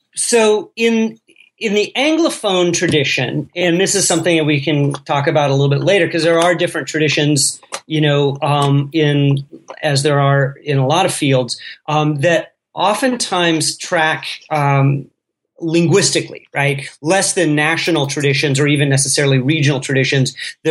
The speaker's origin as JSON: {"language": "English", "region": "Colorado", "country": "United States", "tie": "born or raised there", "said": "I grew up in Colorado, and as a fellow Westerner"}